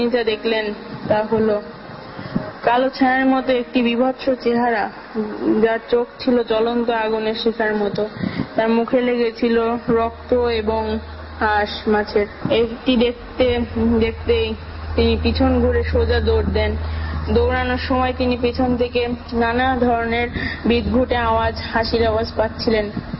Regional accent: Pabna, Rajshahi Division, Bangladesh; আমার বাড়ি পাবনা শহরে।

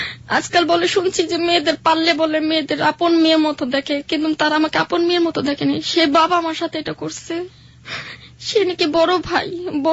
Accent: Dhaka, Dhaka Division, Bangladesh; আমি পুরান ঢাকা থেকে এসেছি।

